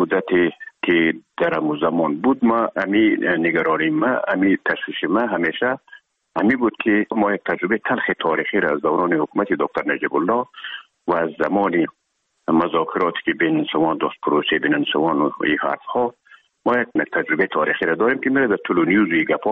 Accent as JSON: {"language": "Persian", "region": "Herat", "country": "Afghanistan"}